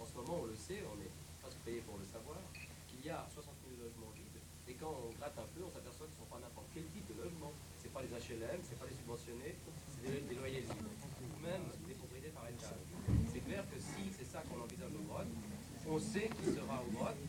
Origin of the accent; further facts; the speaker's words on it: Carouge, Geneva, Switzerland; je suis de Carouge